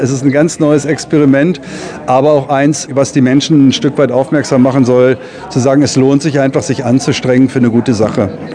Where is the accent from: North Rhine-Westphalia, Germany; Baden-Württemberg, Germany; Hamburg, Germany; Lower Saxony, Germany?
Lower Saxony, Germany; Weil wir kommen hier alle aus der Region, alle, die im Verein aktiv sind, sind von Celle bis Braunschweig, von Wolfenbüttel bis Wolfsburg und alles, was dazwischen ist, das sind die Aktiven.